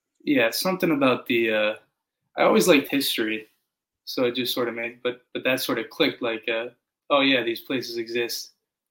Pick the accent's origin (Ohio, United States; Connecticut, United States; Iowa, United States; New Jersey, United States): Connecticut, United States; No, I came from Connecticut.